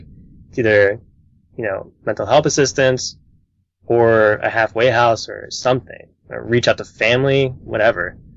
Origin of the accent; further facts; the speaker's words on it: Dayton, Ohio, United States; we're both from Dayton. We know the wide range of homeless people that there are.